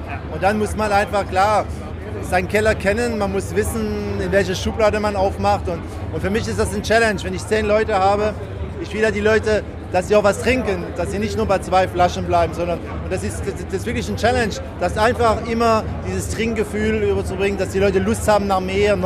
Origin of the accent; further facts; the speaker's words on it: France; Selbstverständlich. Als Franzose, Champagner, das ist höchste der Gefühle.